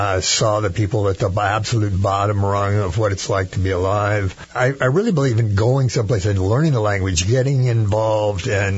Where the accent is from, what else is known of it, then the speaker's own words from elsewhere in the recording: Bishop, California, United States; I grew up in Bishop, California, under one of the most beautiful places in the world, with the Eastern Sierra Escarpment rising 10,000 feet above overhead.